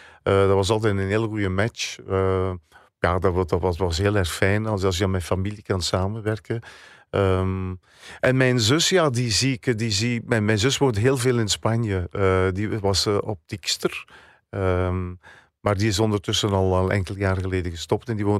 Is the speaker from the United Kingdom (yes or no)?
no; Oudenaarde, Flanders, Belgium; Ik ben opgegroeid in Eename, Oudenaarde. Dat is bij een deelgemeente van Oudenaarde, in de Vlaamse Ardennen.